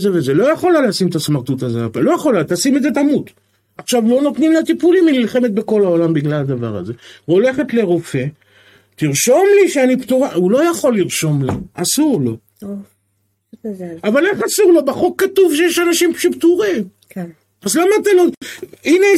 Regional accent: Petah Tikva, Central District, Israel; פתח תקווה, הם המושבות, מלא פרדסים מסביבי. אני גדלתי בתוך פרדסים.

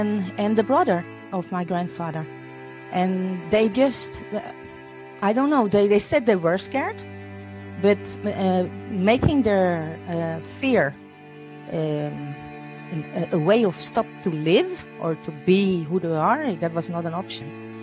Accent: Netherlands; now in Israel; I came to Israel from Holland.

